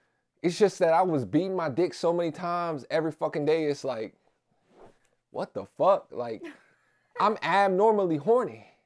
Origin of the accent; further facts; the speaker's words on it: Louisiana, United States; And, like, on top of that, like, I grew up in Louisiana. And, like, you know... Asian motherfuckers don't get played down there.